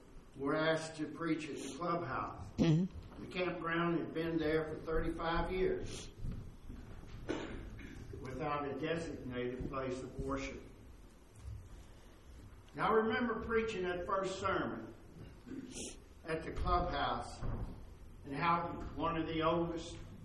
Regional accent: West Virginia, United States; Well, I'm from West Virginia, too. And you don't call people cowards.

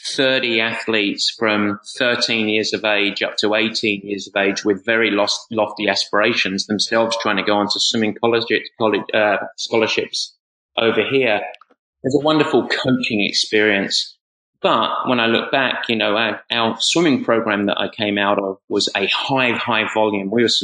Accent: Southend, East of England, United Kingdom; moved away as an adult; I'm originally from South End in Essex. So an Essex boy of all things. And I left in the early 90s.

